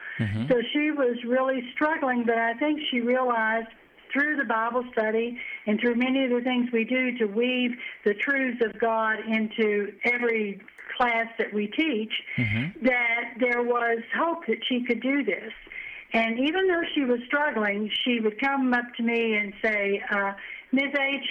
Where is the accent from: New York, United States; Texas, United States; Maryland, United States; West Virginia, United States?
West Virginia, United States; I am originally from the mountains of West Virginia, but I married my husband, who was a minister, and we lived in Virginia